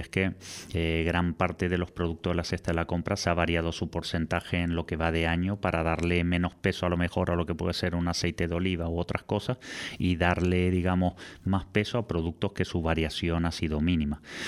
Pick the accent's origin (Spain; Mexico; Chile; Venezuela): Spain; Puerto de la Cruz, Canary Islands; Yo soy el Puerto de la Cruz, me crié aquí, he nacido aquí y trabajo gran parte de mi tiempo aquí